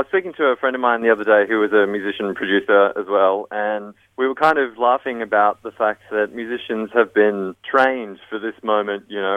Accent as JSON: {"language": "English", "region": "New South Wales", "country": "Australia", "lives_now": "Melbourne, Australia", "said": "I'm from New South Wales, and I started playing in pubs and clubs around Sydney and Wollongong when I was about 15 years old."}